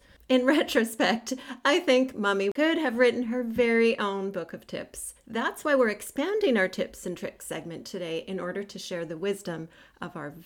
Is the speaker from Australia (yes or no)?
no; Canada; now in Seattle, United States; I'm a Canadian girl living, or should I say trapped, in Seattle.